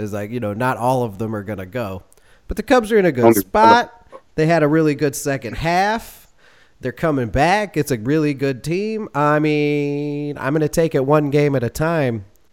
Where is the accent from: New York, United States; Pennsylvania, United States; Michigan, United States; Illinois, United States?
Illinois, United States; Chicago; And we're both from Chicago, and we both have a favorite Chicago baseball team.